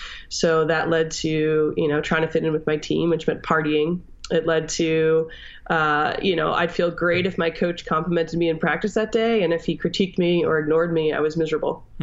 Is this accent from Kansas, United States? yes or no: no; Simsbury, Connecticut, United States; Yeah, I grew up Catholic in Simsbury, Connecticut.